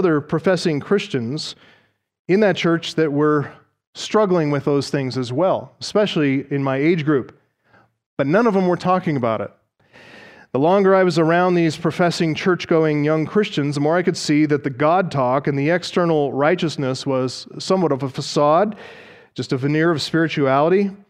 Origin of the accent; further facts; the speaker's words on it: Colorado, United States; returned home to attend the church that I was raised in here in Colorado